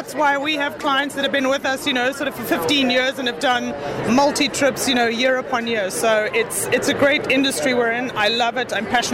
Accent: South Africa; I'm born and raised in South Africa, so of course it holds a very special place in my heart.

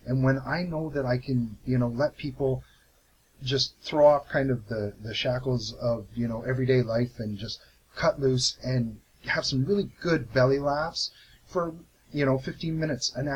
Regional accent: Hamilton, Ontario, Canada; I was born, raised right here in Hamilton. I was born, I believe, right up at St. Joe's, up the mountain. Lived here for my whole life. I made a brief sojourn to Toronto in my early 20s

